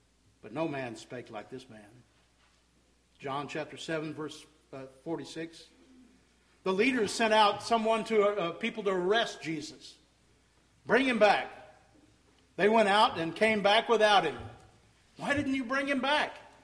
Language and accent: English; Texas, United States; And I'm not from the South, I'm from Texas, so I know about one.